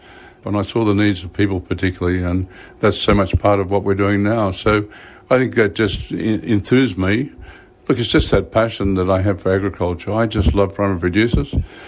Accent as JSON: {"language": "English", "town": "Brisbane", "region": "Queensland", "country": "Australia", "tie": "born or raised there", "said": "I was just a little boy growing up in Brisbane"}